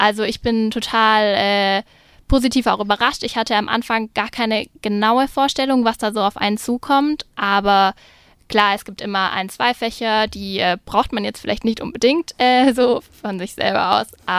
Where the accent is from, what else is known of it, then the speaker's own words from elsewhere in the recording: Tübingen, Baden-Württemberg, Germany; Also ich komme aus Tübingen und bin hier eben auch aufgewachsen